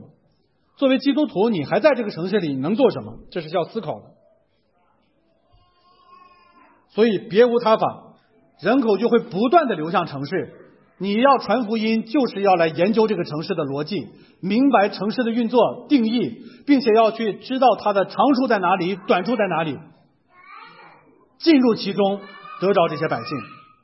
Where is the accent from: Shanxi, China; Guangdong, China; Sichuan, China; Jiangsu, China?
Shanxi, China; 我作为一个山西人啊，所以适应一个地方都不容易